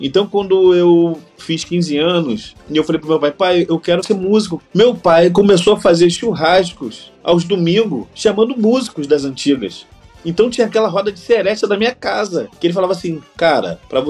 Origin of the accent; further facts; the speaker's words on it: Rio de Janeiro, Brazil; Porque eu sou oriundo de Bangu.